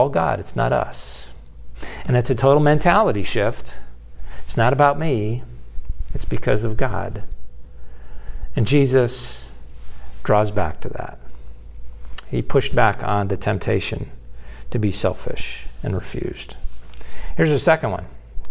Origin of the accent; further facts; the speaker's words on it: Buffalo, New York, United States; but growing up in Buffalo, I am a lifelong Buffalo Bills fan